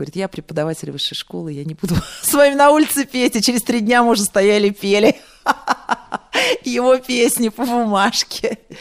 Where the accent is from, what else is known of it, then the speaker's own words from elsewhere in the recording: Moscow, Russia; born there; Я родилась в Москве, на Шалопутинском переулке, в роддоме.